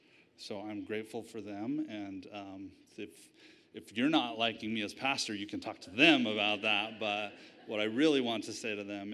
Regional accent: United States; I was raised in the Intermountain District, the district of which we're a part. I grew up in the Ontario Church

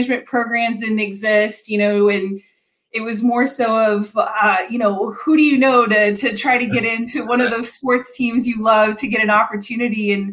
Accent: El Paso, Texas, United States; But I was born in the Midwest, but actually raised in West Texas in El Paso. Went to school in Dallas.

